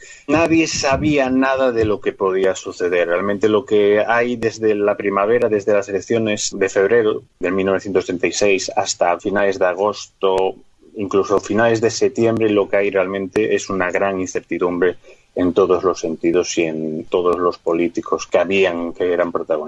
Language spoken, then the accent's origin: Spanish; Galicia, Spain; Aquí voy a responder como buen gallego con evasivas.